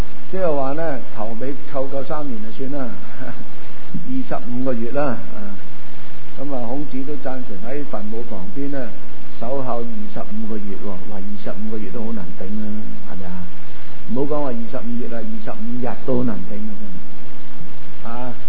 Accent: Guangdong, China; 其实呢个皇帝嘅子孙咧，都唔系指我哋广东人，我哋广东人

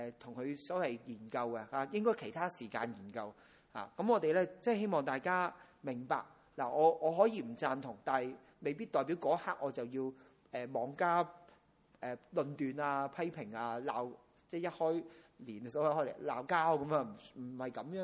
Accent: China; 係我哋係中國人啦，係有中國嘅農曆新年啦。

